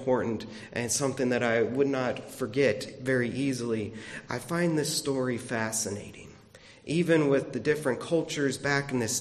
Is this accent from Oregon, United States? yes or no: no; Florida, United States; Now, growing up in Florida, leaving a kid or an animal or anything inside the car was a very dangerous thing because cars heat up very quickly.